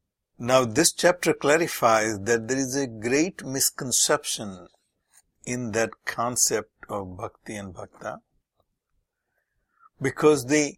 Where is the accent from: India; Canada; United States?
India; it is also of greater importance to people like me who were born and brought up in India